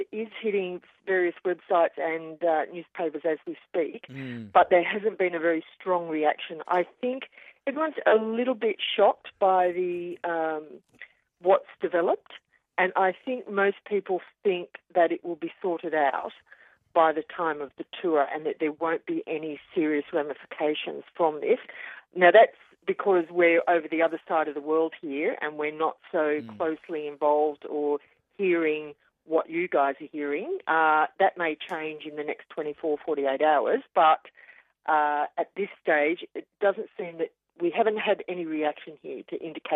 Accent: Australia; being Australian, I was also interested

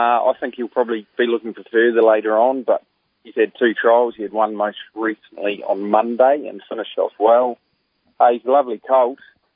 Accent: Woodlawn, New Zealand; I'm from Woodlawn, New Zealand. That's probably about as landlocked as you get.

